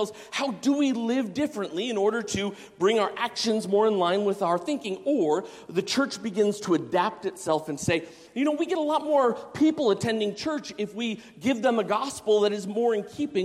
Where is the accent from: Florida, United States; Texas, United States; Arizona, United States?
Arizona, United States; I'm in Arizona. You know, I grew up in Arizona, and we were on the front lines of the charter school movement.